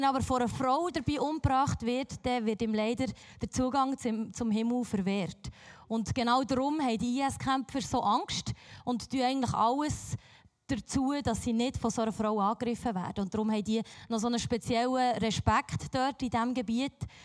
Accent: Biel, Bern, Switzerland; Ich bin aus Biel. Ich weiss nicht, ob ihr Biel schon mal gehört, ist nicht eine bedeutende Stadt.

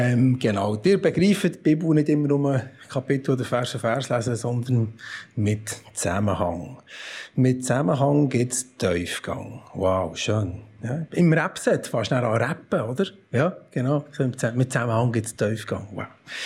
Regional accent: Bern, Switzerland; Ich bin Berner.

